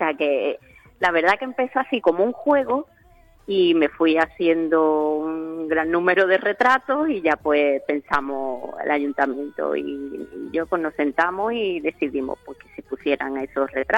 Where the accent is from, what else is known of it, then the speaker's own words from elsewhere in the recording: Cádiz, Andalusia, Spain; Yo sí soy carnavalera, como buena gaditana.